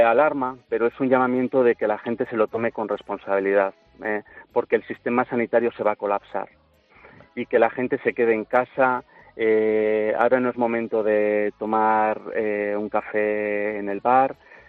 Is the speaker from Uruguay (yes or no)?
no; Tarazona, Aragon, Spain; Yo soy de Aragón, de Tarazona, y voy ahora a un hospital navarro, a Estella.